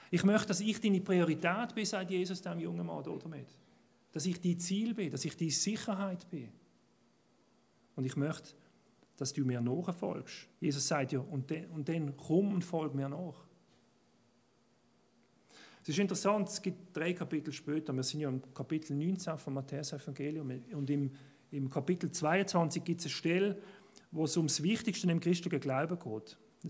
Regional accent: Basel, Basel-Stadt, Switzerland; Zum Beispiel als Basler von mir auf dem Fußball.

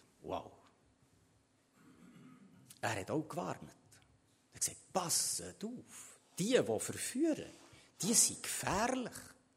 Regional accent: Switzerland; Sind wir Schweizer wirklich besser als Kreter?

